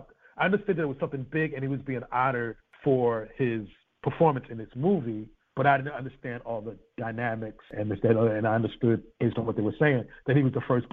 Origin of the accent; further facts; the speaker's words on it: Brooklyn, New York, United States; I grew up in Bedford-Stuyvesant in Brooklyn, and there were movie theaters right in central Brooklyn